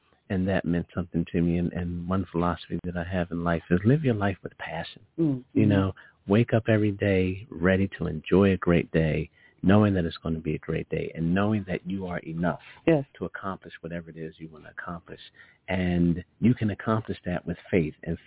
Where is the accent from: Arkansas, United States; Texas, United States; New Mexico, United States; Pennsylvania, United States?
Pennsylvania, United States; Philadelphia; So the work ethic that I have came from growing up in Philly, where every day it was a grind to go get what you want.